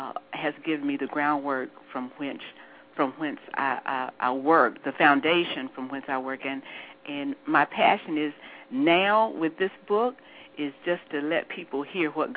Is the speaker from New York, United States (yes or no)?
no; Morristown, Tennessee, United States; Well, Mary, I hail from Morristown, Tennessee, a small town in the mountains of Tennessee.